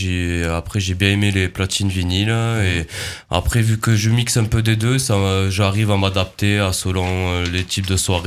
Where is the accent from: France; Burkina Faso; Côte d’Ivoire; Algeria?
France; Lisle-sur-Tarn, Occitanie; Moi, je viens de Tarn, d'une petite commune de Lille-sur-Tarn.